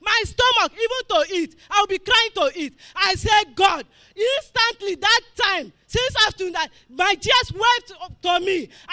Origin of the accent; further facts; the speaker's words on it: Alode, Rivers, Nigeria; I'm from Alode, Eleme here.